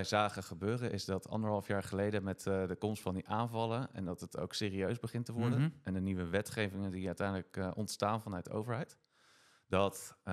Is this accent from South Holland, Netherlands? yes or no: yes; Delft, South Holland, Netherlands; Stel, ik kom zelf uit Delft.